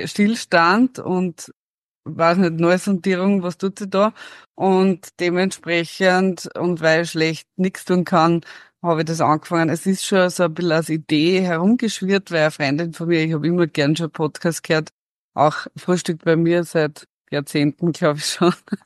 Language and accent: German; Styria, Austria; now in Vienna, Austria; Also ich komme aus der Steiermark, wie man immer hört. 20 Jahre in Wien haben das nicht geändert.